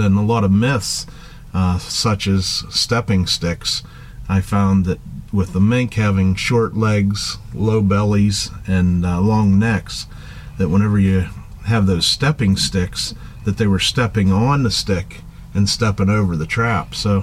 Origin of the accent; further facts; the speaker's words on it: Punxsutawney, Pennsylvania, United States; from Punxsutawney, Pennsylvania.